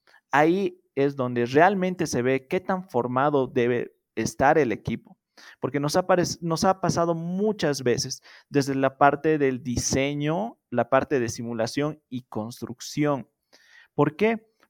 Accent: Bolivia; esa es la mentalidad mala que tenemos nosotros como bolivianos

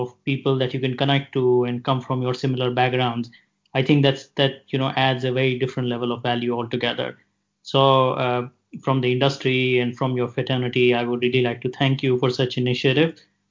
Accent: India; born there; So, you know, I was born in India, in a small city, which, you know, was far away from a metro culture.

